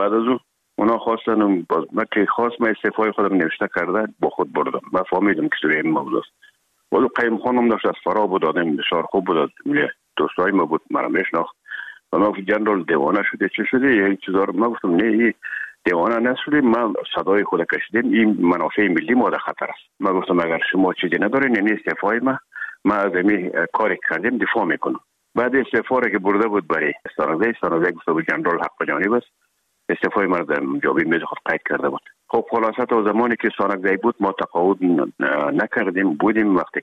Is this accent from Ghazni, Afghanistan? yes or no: no; Herat, Afghanistan; مدتی که ما در کابل آمدیم، خودمون از هرات که آمدیم به آکادمی نظامی